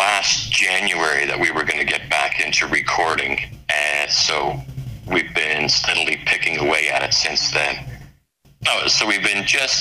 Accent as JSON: {"language": "English", "town": "St. Peter's", "region": "Nova Scotia", "country": "Canada", "tie": "born or raised there", "said": "where we grew up in St. Peter's, you know, the southern lake to the Brador."}